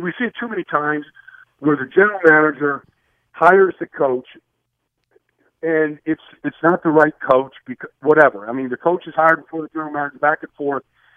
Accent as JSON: {"language": "English", "town": "Long Island", "region": "New York", "country": "United States", "tie": "born or raised there", "said": "I grew up in Long Island. I grew up a Jet fan."}